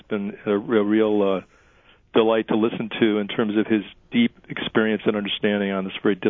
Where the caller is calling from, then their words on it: Fall River, Massachusetts, United States; I'm originally from Fall River and really interested in my hometown.